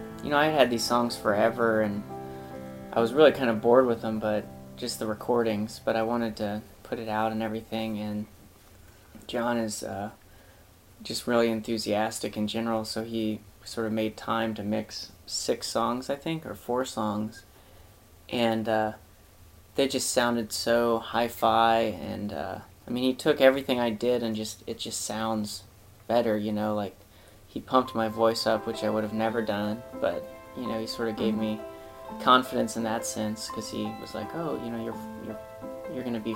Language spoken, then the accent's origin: English; Missouri, United States; I grew up in Missouri and I didn't even go to the ocean until I was probably 22 or 23.